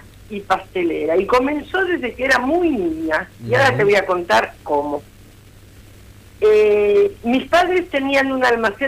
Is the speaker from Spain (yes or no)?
no; Lanús, Buenos Aires Province, Argentina; Yo soy de Buenos Aires, en la ciudad de Lanús.